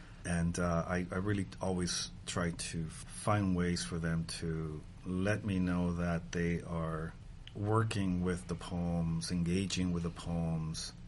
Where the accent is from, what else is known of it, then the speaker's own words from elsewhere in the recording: Texas, United States; now in San Antonio, United States; I am originally from the Rio Grande Valley. Yay. I've been living in San Antonio since fall of 2013.